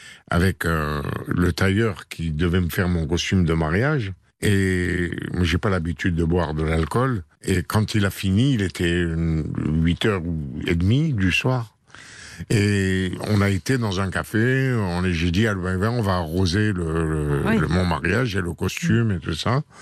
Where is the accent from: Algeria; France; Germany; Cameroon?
Algeria; accent: pied-noir; moi, j'ai pas l'accent français. Quand je parle anglais, j'ai l'accent pied noir.